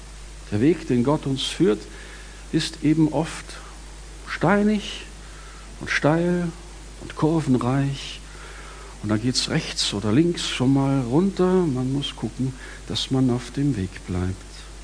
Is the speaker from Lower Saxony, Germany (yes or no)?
no; Bavaria, Germany; also born or lived in Stuttgart, Germany; Aber ich wollte unbedingt zurück in meine Heimat. Ich komme aus dem Allgäu, ich weiß nicht, wer schon mal dort war.